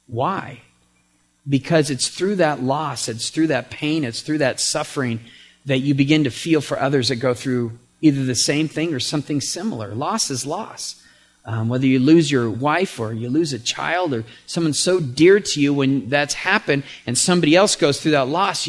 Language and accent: English; England, United Kingdom; It's Aramaic. I'm English. I'm excused.